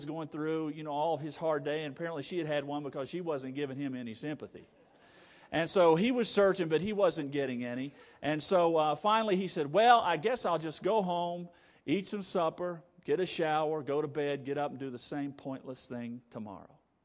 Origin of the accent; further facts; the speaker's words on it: Hansford, West Virginia, United States; I grew up in Hansford, West Virginia, not too far from here, and attended Old Canal Baptist Church in Pratt, West Virginia.